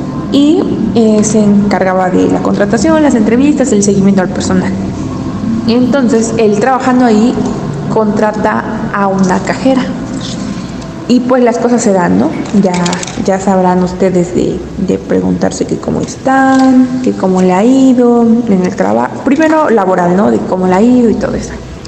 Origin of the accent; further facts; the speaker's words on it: Oaxaca, Mexico; que soy del estado de Oaxaca.